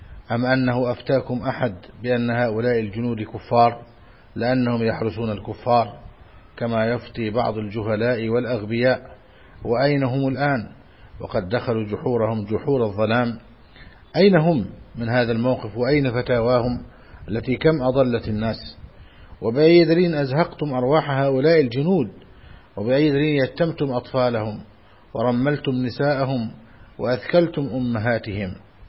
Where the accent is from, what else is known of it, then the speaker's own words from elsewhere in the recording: Egypt; بلادنا مصر